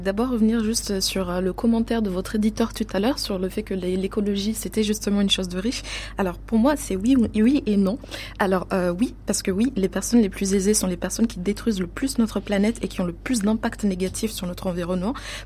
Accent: Mayotte, France; l'exemple de Mayotte d'où je viens de Mayotte

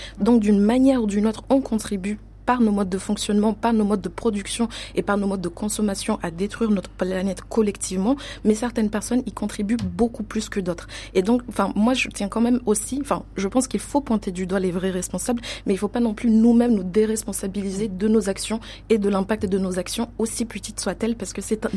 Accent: Mayotte, France; l'exemple de Mayotte d'où je viens de Mayotte

